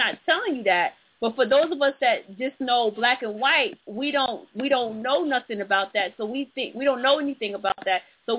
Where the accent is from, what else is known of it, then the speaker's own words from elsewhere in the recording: the South, United States; I'm from the South, and I've gotten a big culture shock coming here in the city.